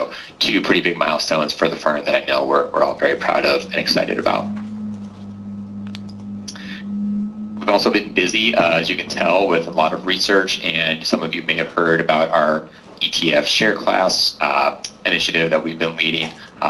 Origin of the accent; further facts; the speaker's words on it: Racine, Wisconsin, United States; but I'm actually from Wisconsin, just down the road in Racine.